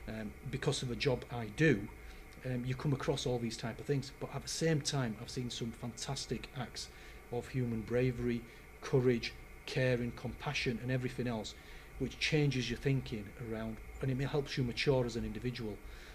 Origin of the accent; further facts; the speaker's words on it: Bradford, Yorkshire and the Humber, United Kingdom; when I grew up in Bradford, the community that I was brought up in was actually very diverse.